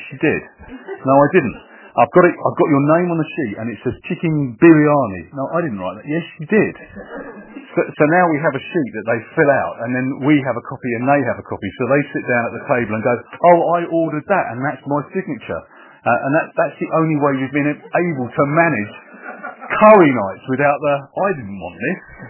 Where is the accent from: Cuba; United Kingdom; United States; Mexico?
United Kingdom; We're not very good at that as British people, are we?